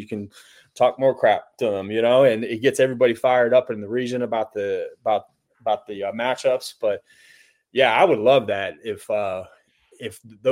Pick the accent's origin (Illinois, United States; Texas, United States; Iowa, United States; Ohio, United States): Ohio, United States; Youngstown; Like me growing up in Youngstown, Ohio, that area, you know